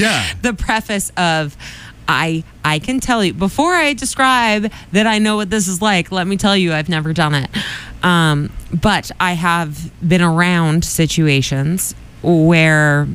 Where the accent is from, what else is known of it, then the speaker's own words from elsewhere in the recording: Quincy, Massachusetts, United States; the reason that I noted this story is I grew up in Quincy